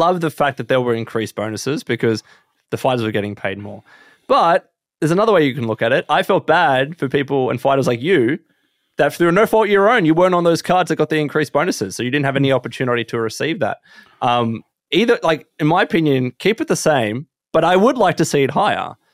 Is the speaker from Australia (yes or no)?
yes; Australia; So as an Aussie MMA fan, I didn't mind it, but I understand why UK fans were upset with that.